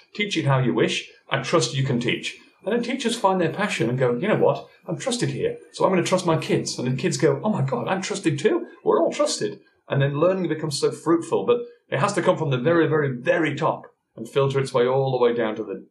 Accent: North Carolina, United States; My father was an ex. I'm from North Carolina.

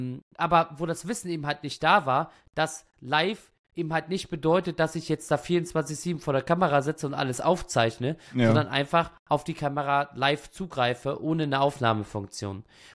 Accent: Northern Germany, Germany; Und ich bin Norddeutscher

